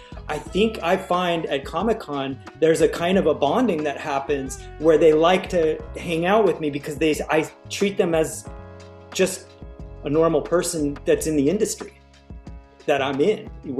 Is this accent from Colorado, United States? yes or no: yes; Aspen, Colorado, United States; But growing up in Aspen, the way we did around those people we did, you tend to treat them as just a normal person